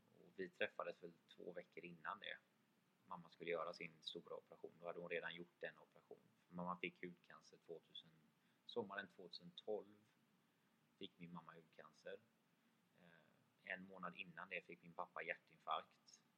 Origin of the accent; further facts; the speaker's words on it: Sweden; så älskar jag att jag kommer från Sverige där man värderar.